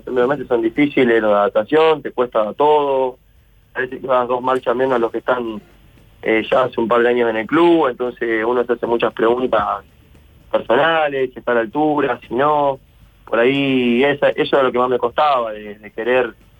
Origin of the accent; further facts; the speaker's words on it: Empalme Villa Constitución, Santa Fe, Argentina; also born or lived in Rosario; vengo de Argentina. Mi pueblo se llama Empalme, Villa Constitución. Es un pueblo que sí, hoy debe rondar entre los 9.000 y 10.000 habitantes, pero sí, es un pueblito allá que bueno, viví prácticamente toda mi vida.